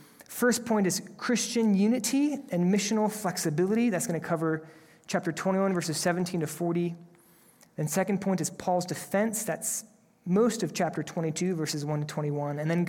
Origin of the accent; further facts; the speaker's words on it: Rochester, New York, United States; born there; I know that I was born on April 6, 1987 in Rochester, New York.